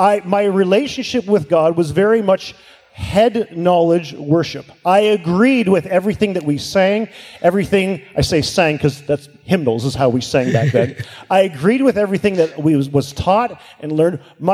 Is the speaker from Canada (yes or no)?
yes; Hamilton, Ontario, Canada; I remember being 19 years old, growing up in Hamilton, went to a missions convention.